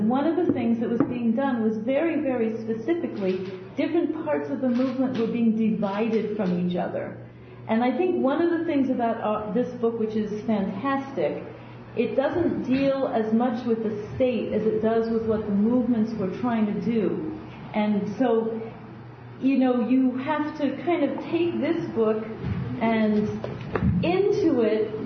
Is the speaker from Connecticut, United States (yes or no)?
yes; New Haven, Connecticut, United States; moved away as an adult; now in New York, United States; But I came here from New Haven, Connecticut, when I was around like 1980